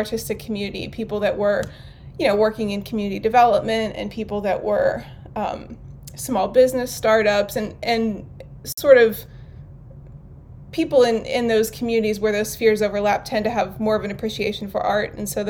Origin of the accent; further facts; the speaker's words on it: New Castle, Pennsylvania, United States; now in Ambridge, United States; that was after we'd lived in Pittsburgh for about 5 or 6 years on the north side. And I grew up in Newcastle, about an hour north of here